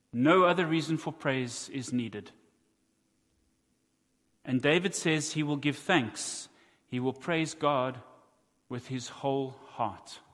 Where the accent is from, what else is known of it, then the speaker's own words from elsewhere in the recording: South Africa; accent: South African; Now, my South African accent doesn't help you here.